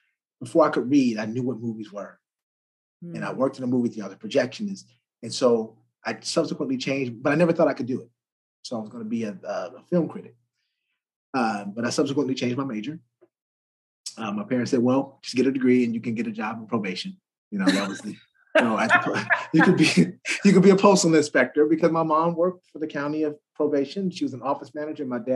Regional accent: Los Angeles, California, United States; I'm from Los Angeles. I'll make a long story longer.

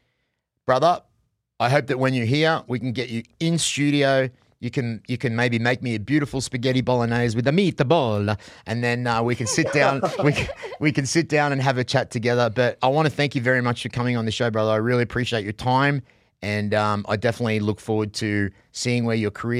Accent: Australia; now in United States; I'm an American now. Like, I'm Australian, but I'm American now, right? Because I've been here.

